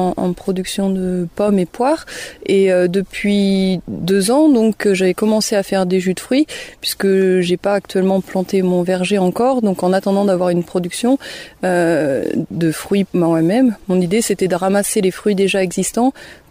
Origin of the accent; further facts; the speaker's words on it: Brittany, France; now in Trièves, France; Oui, en fait, moi je viens de Bretagne.